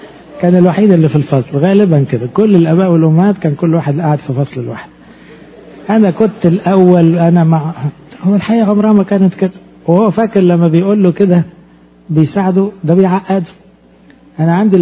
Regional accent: Egypt; زي مثلا اب عندنا في مصر يقول لابنه في الجامعة ترجع لي الساعة 10

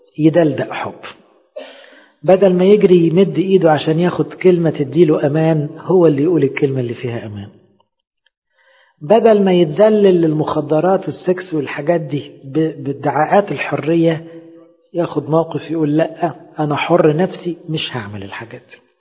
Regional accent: Egypt; يعني احنا عندنا في مصر كتير من اللي بيدخلوا في المعاش

